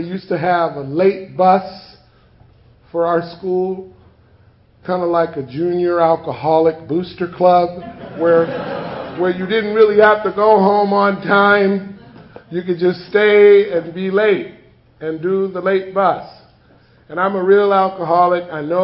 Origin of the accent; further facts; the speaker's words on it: Watts, California, United States; I come from the Jordan Downs Housing Project in Watts.